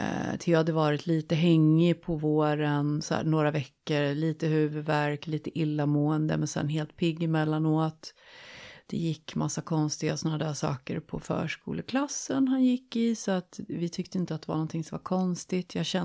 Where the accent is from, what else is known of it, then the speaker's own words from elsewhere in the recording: Jämtland County, Sweden; now in Stockholm, Sweden; Jag är 50 år. Jag kommer från Jämtland. Flyttade ner till Stockholm i början på 90-talet.